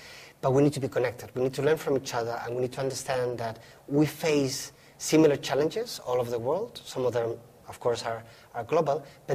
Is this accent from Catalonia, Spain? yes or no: no; Mallorca, Balearic Islands, Spain; I grew up in Mallorca, a beautiful island, but it was totally dependent on tourism, and tourism was destroying the island.